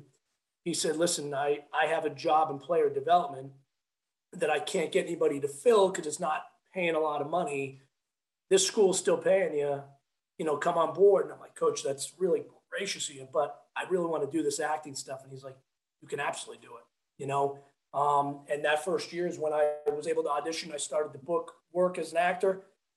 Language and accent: English; Massachusetts, United States; And, you know, I grew up in Massachusetts.